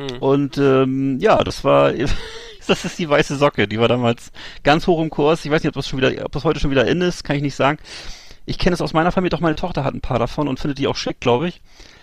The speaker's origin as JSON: {"language": "German", "town": "Bremerhaven", "region": "Bremen", "country": "Germany", "tie": "born or raised there", "said": "am coolsten waren das eben bei uns in Bremerhaven die Nike-Tennissocken von, die gab es in Wally's Nike Corner. Das war so der offizielle Nike-Store in meiner Heimatstadt"}